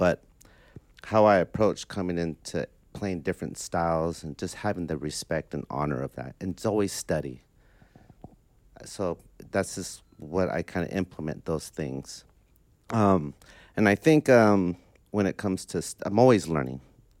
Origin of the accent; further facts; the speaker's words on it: California, United States; Well, being from growing up in the Bay Area, I was around a lot of growing up from being familiar playing, growing up with Latin funk